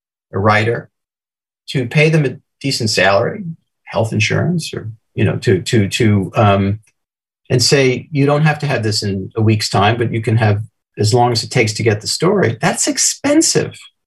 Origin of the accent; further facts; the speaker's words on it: New Jersey, United States; for example, I grew up in New Jersey, across the river from where I'm sitting now.